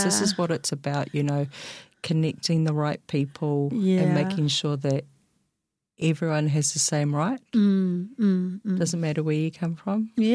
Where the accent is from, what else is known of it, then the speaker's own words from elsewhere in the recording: South Auckland, Auckland, New Zealand; I knew growing up in South Auckland